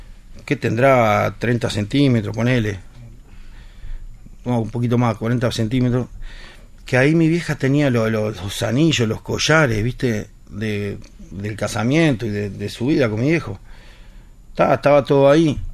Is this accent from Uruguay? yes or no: yes; Montevideo, Uruguay; y nos mudamos de Malvin, yo no me llevé nada. Mis hermanos se llevaron todos los platos, todas las cosas lindas, ¿viste? Y yo, nada. Lo único que hice, agarré esa cajita y me la llevé. Lo único que yo me llevé, Malvin.